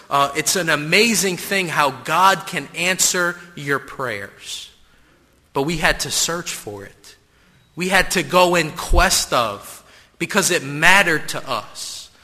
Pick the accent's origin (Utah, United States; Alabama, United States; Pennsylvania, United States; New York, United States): New York, United States; New York City; But I grew up in New York City, and I grew up Catholic.